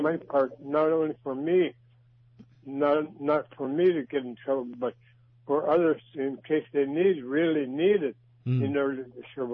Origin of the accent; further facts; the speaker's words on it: Bethel, United States; I'm from Bethel.